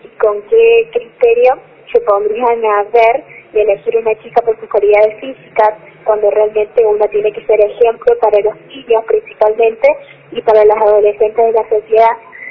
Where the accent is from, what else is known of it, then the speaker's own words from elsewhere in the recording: Argentina; demostrar la cultura de nuestro país a través del talento que nos represente como Argentina en mi caso